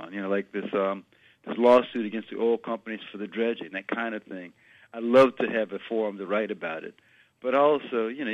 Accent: Louisiana, United States; I grew up uptown around Carrollton and Claiborne.

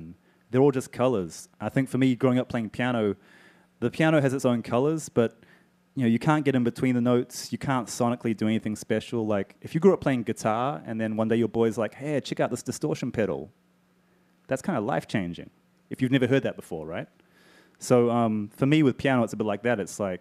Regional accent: New Zealand; I was growing up in New Zealand, you know, thousands of miles away. I think growing up there, being, I was the only half Japanese person around

